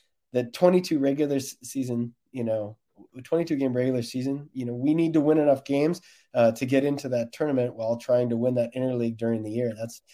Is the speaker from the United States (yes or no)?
yes; United States; But I'm also American, man, and I like the playoffs.